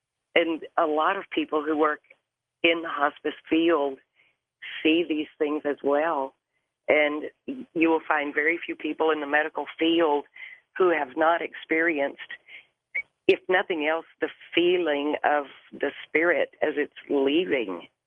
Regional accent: San Antonio, Texas, United States; I am from San Antonio.

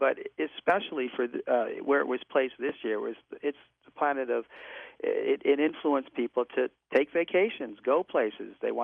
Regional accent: New York, United States; I'm sorry, I'm from New York.

